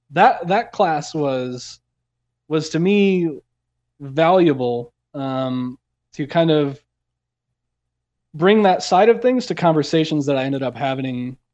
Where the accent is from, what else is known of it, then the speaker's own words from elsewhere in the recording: Platteville, Wisconsin, United States; So, you know, growing up in Wisconsin, everyone always says, so you must be a Packers fan then, right? And then I have to tell them the little story about Platteville, Wisconsin, and the Chicago Bears training camp.